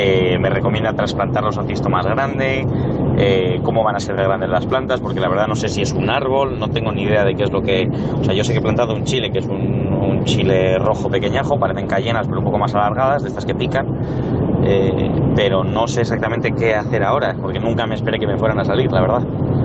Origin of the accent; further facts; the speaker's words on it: Valladolid, Castile and León, Spain; de Valladolid, asunto plantas.